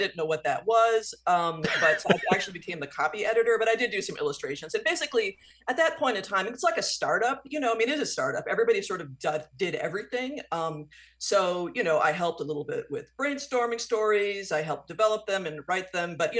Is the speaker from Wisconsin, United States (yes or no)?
yes; Spring Green, Wisconsin, United States; And I grew up in Spring Green, Wisconsin, and we had a great local paper.